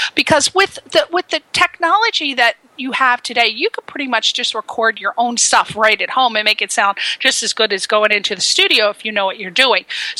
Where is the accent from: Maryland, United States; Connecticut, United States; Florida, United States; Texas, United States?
Connecticut, United States; I'm from Connecticut, so you know the prices for apartments may be a little bit higher.